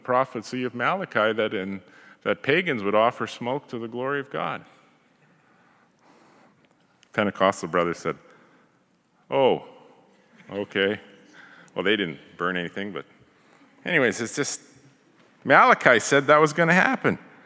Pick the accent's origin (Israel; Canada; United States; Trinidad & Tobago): Canada; I come from Treaty 8.